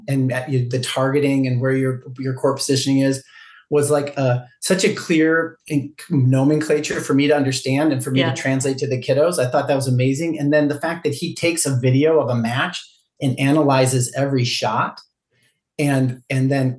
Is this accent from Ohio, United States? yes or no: no; Minnesota, United States; and we're from Minnesota too, right? So in Minnesota, it's hockey and then hockey and then hockey.